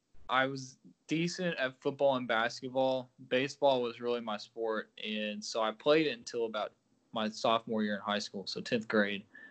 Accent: Conway, Arkansas, United States; I grew up in Conway, Arkansas. It's a town, I wouldn't say small, but it's a decent-sized city. I think we're up to 60,000 or so. But it's about 30 minutes from Little Rock, Arkansas.

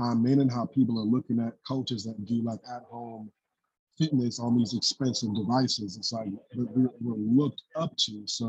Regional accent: Richmond, California, United States; So I'm from the Bay Area, California, born in Richmond, which is in the East Bay. So grew up in the East Bay

